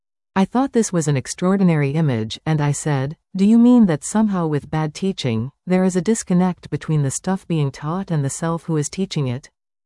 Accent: Wilmette, Illinois, United States; I grew up in Wilmette, Illinois, and if you were a Jew who lived in that area, you didn't live in Wilmette

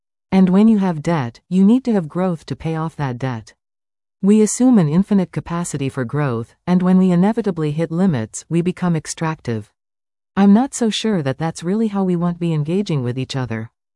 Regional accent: India; I grew up in India, and when I went to a local store, they knew all about my family.

